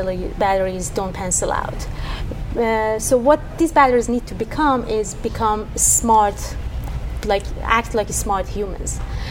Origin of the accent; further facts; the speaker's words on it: Iran; moved away as an adult; now in Pittsburgh, United States; I come from Iran. I came to U.S. in 2011 to study